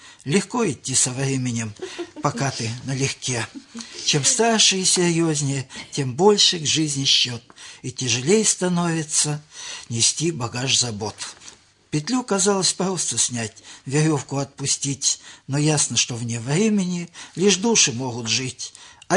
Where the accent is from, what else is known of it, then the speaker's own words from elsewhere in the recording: Oryol Oblast, Russia; born there; родился я в Орловской области, и после призыва в ряды советской еще армии, служил в Красноярском крае